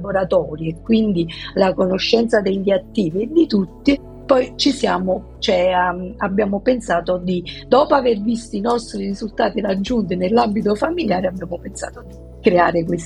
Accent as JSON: {"language": "Italian", "town": "Salerno", "region": "Campania", "country": "Italy", "tie": "born or raised there", "said": "io ho 53 anni, sono nata a Salerno, vissuta a Salerno, tuttora vivo a Salerno, però negli ultimi anni, presa dal mio questo lavoro, mi sono trasferita, diciamo, passo più tempo su Milano che dove sono nata."}